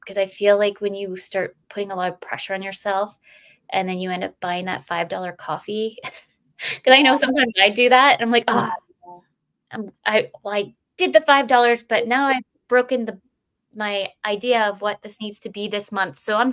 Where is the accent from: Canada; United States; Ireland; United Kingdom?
Canada; Victoria, British Columbia; I'm from Victoria, BC, and we have like this trail called the Goose Trail.